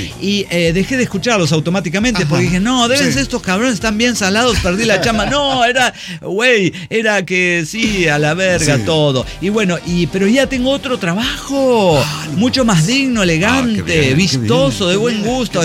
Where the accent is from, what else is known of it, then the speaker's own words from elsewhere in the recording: Hermosillo, Sonora, Mexico; de Hermosillo, una persona muy famosa en algún momento en este pinche rancho